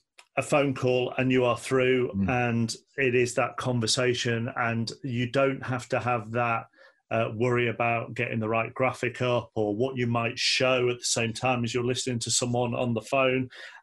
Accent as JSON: {"language": "English", "town": "Manchester", "region": "North West England", "country": "United Kingdom", "said": "because I'm a Mancunian and because I'm a known Mancunian"}